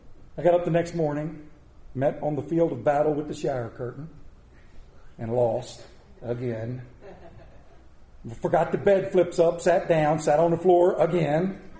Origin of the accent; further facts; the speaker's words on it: Maryland, United States; I'm from Maryland.